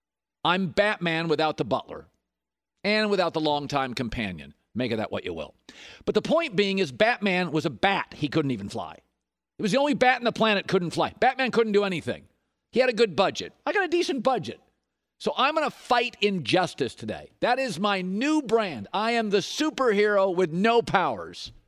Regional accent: Seattle, Washington, United States; Seattle, it should be noted before Russell Wilson, and I'm from Seattle, team I grew up with, was irrelevant before he arrived.

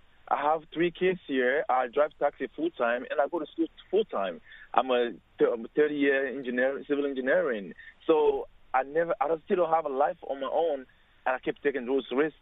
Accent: Togo; now in Newark, United States; I'm coming from Togo.

